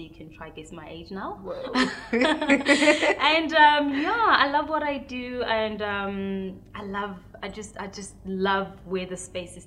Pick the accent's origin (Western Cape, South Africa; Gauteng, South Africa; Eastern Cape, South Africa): Gauteng, South Africa; Pretoria; also born or lived in Limpopo; I was born in Limpopo, in Lebakomu to be specific. Raised in Pretoria, went to school in Johannesburg, and currently based here with work and family.